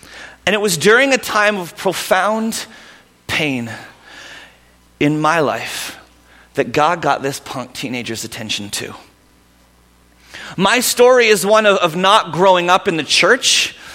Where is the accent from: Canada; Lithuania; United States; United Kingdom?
Canada; Vancouver, British Columbia; now in Alberta, Canada; But growing up in Vancouver, you understand the concept of when it rains, it pours.